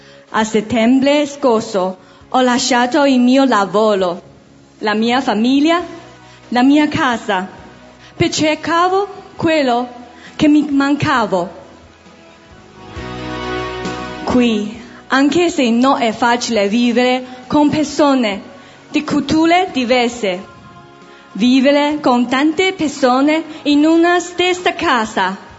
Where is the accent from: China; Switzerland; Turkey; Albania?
China; Italian is a second language; Sono cinese